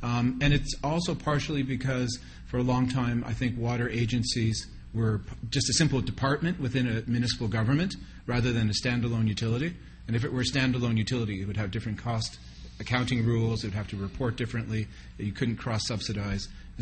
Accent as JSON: {"language": "English", "country": "Canada", "said": "And so, we're Canadian. Every government spends half its time looking over its shoulder."}